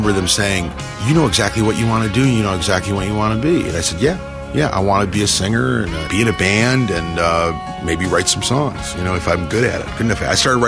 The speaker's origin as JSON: {"language": "English", "town": "Ann Arbor", "region": "Michigan", "country": "United States", "tie": "born or raised there", "said": "growing up with the influence of Motown, growing up in Ann Arbor, which I did, and I could hear WLAC from Nashville, which was a big R&B station."}